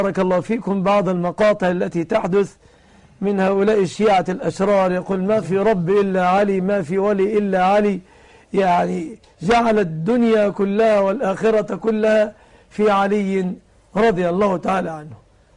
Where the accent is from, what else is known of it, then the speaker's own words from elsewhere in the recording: Egypt; يعني عندنا في مصر حرب 73